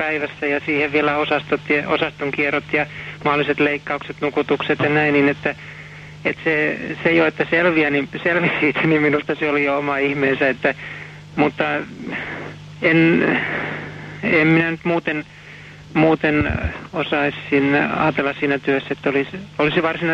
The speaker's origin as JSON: {"language": "Finnish", "region": "Ostrobothnia", "country": "Finland", "said": "Pohjanmaalta."}